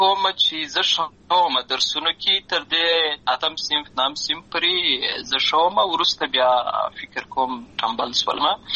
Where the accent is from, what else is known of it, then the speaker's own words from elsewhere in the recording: Lashkar Gah, Helmand, Afghanistan; زه په اصل کې د اروزګان ولایت یم، اما زه په هلمند ولایت لشکرګاه کې پیدا شوی یم، اما د لوی سوی یم. همالته مې ښوونځی لوستی ده، همالته مې ټول ژوند مې له هماغه ځای څخه پیل شوی دی، خو په اصل کې زه د اروزګان ولایت څخه.